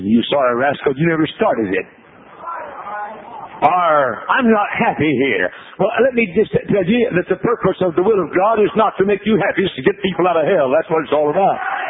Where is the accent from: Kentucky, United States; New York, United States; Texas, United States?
Texas, United States; Dallas; I was preaching a revival meeting at the Westmoreland Heights Baptist Church in Dallas, Texas, my hometown.